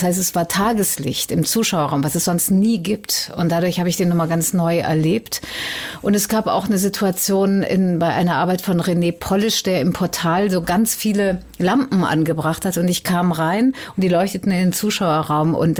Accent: Cologne, North Rhine-Westphalia, Germany; Ich komme aus Köln und Köln ist in Hässlichkeit nicht zu toppen.

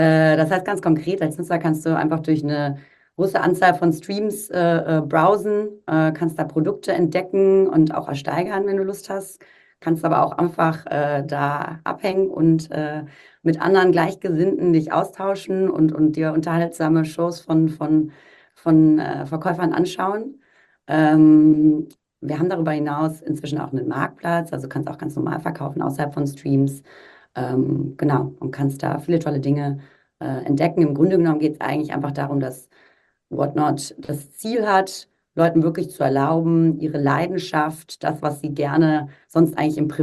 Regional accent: Freiburg, Baden-Württemberg, Germany; Ich komme ursprünglich aus Freiburg.

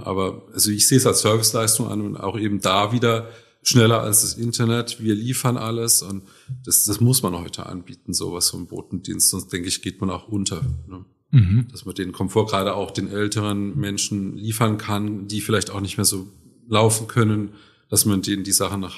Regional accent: Heidelberg, Baden-Württemberg, Germany; Ich bin in Handschuhsheim aufgewachsen, ne?

